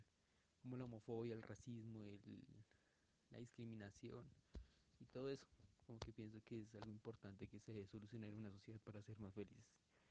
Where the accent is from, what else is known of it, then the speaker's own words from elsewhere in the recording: Colombia; Que aceptarnos todos como colombianos, al fin y al cabo, pues todos vivimos en este país.